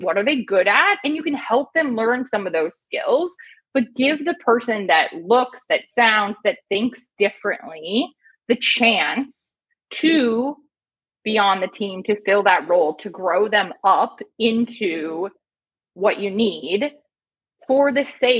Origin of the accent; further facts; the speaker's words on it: Minnesota, United States; But yeah, I grew up in Minnesota. So like cold winters with some warm popcorn and some board games.